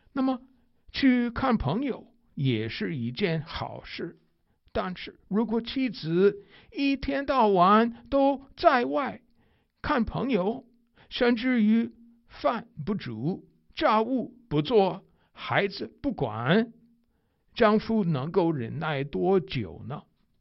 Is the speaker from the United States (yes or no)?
yes; United States; Chinese is a second language; 因为我是美国人，而且美国人很重视口气新鲜